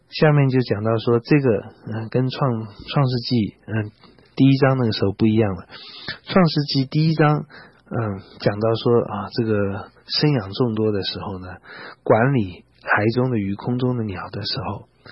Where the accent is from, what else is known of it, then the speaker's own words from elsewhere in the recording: China; 连海里的鲨鱼这么可怕也被我们中国人吃的差不多了